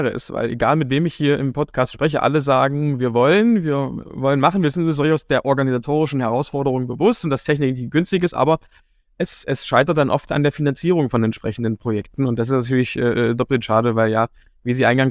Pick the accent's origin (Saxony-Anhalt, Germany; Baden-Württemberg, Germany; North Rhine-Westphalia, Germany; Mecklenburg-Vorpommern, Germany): Saxony-Anhalt, Germany; Dessau; Also ich komme ja hier aus Dessau und Sachsen-Anhalt